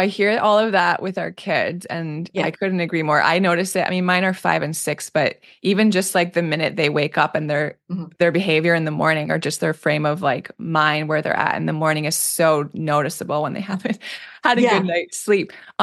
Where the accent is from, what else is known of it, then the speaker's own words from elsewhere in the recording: Maine, United States; now in Miami, United States; when I moved here, I grew up in Maine. I moved to Miami, total culture shock in a lot of ways.